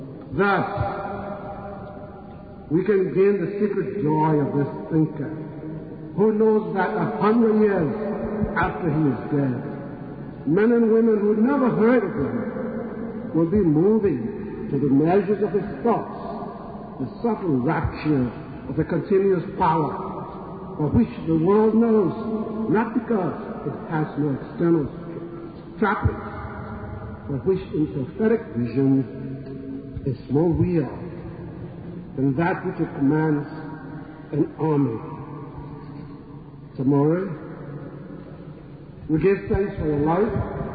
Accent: Liberia; I'm from Liberia.

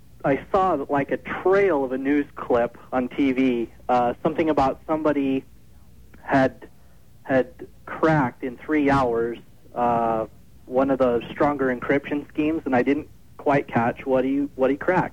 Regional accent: Salt Lake City, Utah, United States; now in Springville, United States; I'm actually from Salt Lake, but I'm calling from a city called Springville right now, and that's just south of Provo.

